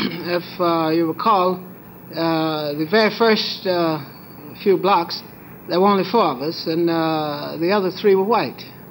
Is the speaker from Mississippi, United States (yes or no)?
yes; Mississippi, United States; I grew up in Mississippi, and I spent 9 years of my life in the military.